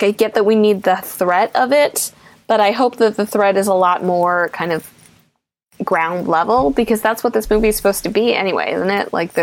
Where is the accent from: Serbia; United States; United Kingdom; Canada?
United States; New York; as a New Yorker